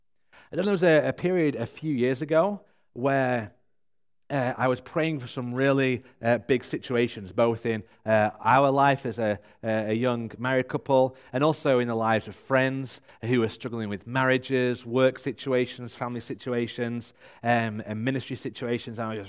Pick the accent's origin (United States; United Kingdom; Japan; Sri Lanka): United Kingdom; England; I mean, you think I sound quite eloquent because I'm from England, but to most English people, I sound like a commoner